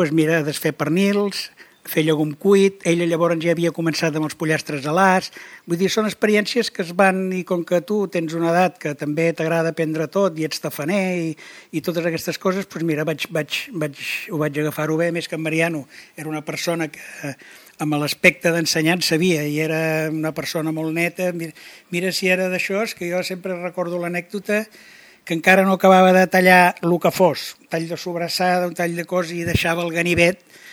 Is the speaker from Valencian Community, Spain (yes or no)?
no; Sant Pere de Ribes, Catalonia, Spain; also born or lived in Sitges; vaig néixer el 1950, el meu pare de Ribes i la meva mare de Sitges. Jo vaig néixer a Sant Pere de Ribes el 1950. I el 1962, l'any de la nevada, precisament, el desembre, vam venir a viure cap aquí a Sitges.